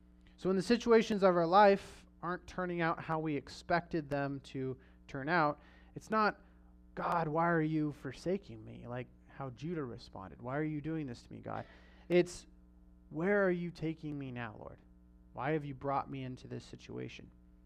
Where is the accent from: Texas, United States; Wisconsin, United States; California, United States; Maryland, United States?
California, United States; Hanford; my wife and I, we grew up in Hanford, which is near Fresno, so it's about 2.5 hours away.